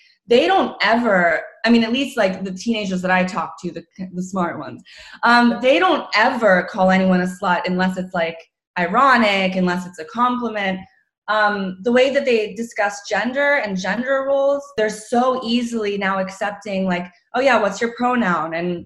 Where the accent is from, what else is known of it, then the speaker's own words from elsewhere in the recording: North Carolina, United States; I'm Croatian, but I grew up in North Carolina.